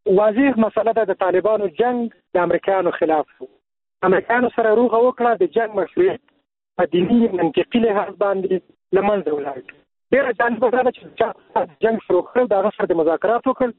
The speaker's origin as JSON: {"language": "Pashto", "country": "Afghanistan", "said": "دنیا ته وښي چې موږ افغانان یو"}